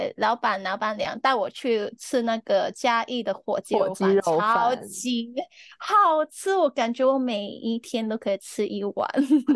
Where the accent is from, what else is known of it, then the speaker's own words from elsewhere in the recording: Hong Kong; accent: Hong Kong Mandarin; Chinese is a second language; 希望大家听得懂我的港式国语。